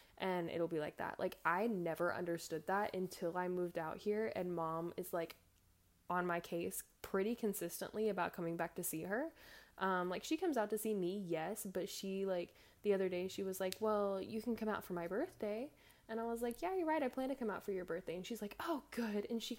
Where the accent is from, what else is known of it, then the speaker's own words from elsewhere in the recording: Alma, United States; I want to build more jobs at my hometown. Like they raised me. I would love to have a bridal shop in Alma that is just mine.